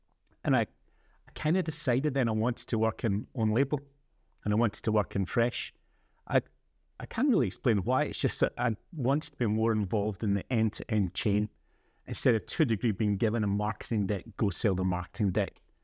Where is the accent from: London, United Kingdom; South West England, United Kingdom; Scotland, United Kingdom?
Scotland, United Kingdom; so obviously Scottish, I'm not from Lincolnshire.